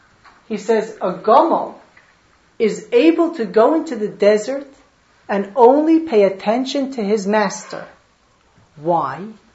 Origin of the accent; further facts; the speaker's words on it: Muncie, Indiana, United States; I remember growing up in Muncie